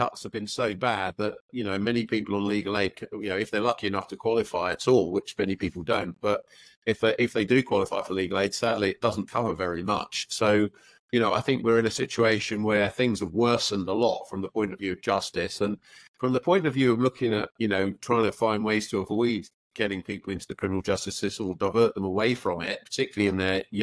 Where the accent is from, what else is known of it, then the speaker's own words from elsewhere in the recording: Milton Keynes, South East England, United Kingdom; I was born in Milton Keynes, a glorious city of roundabouts and not much else. And I grew up in the 70s there. It was a bit of an odd place, really. I guess it's the very middle of Middle England.